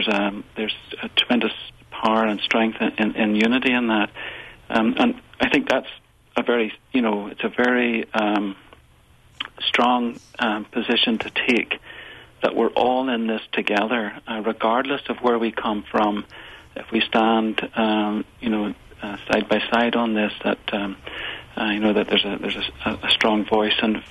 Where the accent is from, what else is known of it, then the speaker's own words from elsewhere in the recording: Ireland; moved away as an adult; now in United States; I am an Irish immigrant of 20, living here 20 years